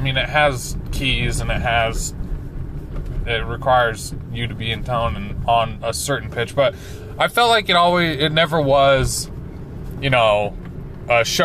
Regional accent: Davis County, Utah, United States; It was the only station freaking where I grew up in Davis County that had hip-hop on it.

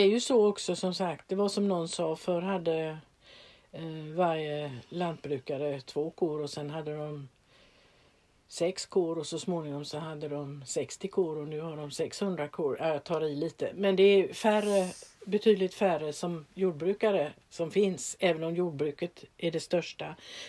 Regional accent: Gothenburg, Västra Götaland County, Sweden; now in Öland, Sweden; Ja, som kom från Göteborg och västkusten där det är blött på marken.

